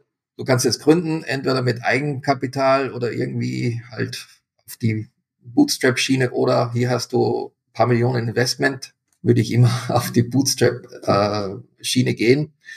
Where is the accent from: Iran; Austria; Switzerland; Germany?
Austria; ich bin Österreicher. Ich spreche Italienisch.